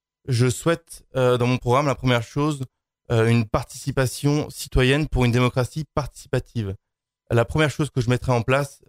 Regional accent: Drocourt, Île-de-France, France; Alors moi, je suis un enfant des Yvelines. J'ai grandi à Drocourt. J'ai fait ma scolarité dans les Yvelines, à l'ISSOU Jacques Cartier notamment, au lycée Condorcet.

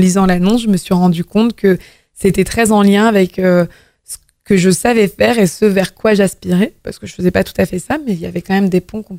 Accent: Vernon, Normandy, France; donc je suis une Vernonnaise, donc j'ai grandi à Vernon, etc.

